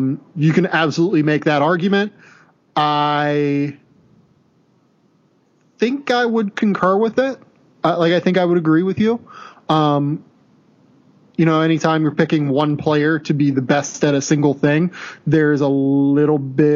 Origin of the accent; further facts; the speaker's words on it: Pittsburgh, Pennsylvania, United States; Yeah, well, first and foremost, I'm from Pittsburgh.